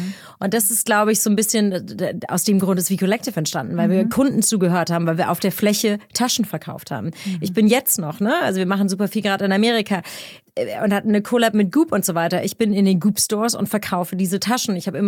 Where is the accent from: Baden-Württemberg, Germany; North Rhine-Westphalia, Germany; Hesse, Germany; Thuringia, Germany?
Hesse, Germany; Frankfurt; ich bin in Frankfurt aufgewachsen